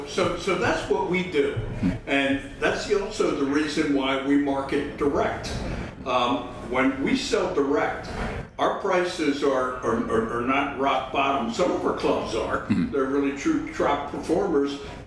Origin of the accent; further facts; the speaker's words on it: Baltimore, Maryland, United States; When I grew up, I grew up in East Baltimore.